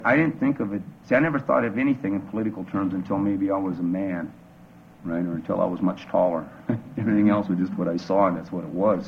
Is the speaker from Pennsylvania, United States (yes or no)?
no; Omaha, Nebraska, United States; born there; also born or lived in Santee reservation, Nebraska; Well, I was born in 1946 in Omaha, Nebraska. And my tribe is Santee, Dakota, Sioux. And my reservation is Santee, and it's up in northeastern Nebraska.